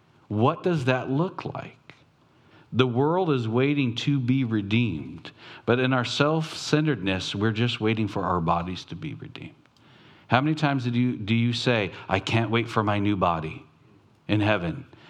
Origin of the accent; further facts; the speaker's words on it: Long Beach, California, United States; So I grew up in North Long Beach.